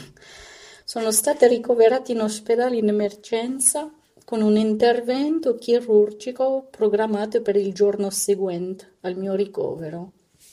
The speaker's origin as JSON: {"language": "Italian", "country": "France", "tie": "born or raised there", "moved": "yes", "lives_now": "Italy", "said": "sono sposata a un italiano, vivo in Italia dal 2009. Io sono nata e cresciuta in Francia, sono di origine del Marocco. I miei genitori mi hanno cresciuto nella loro fede, insegnandomi la loro religione, cioè la religione musulmana."}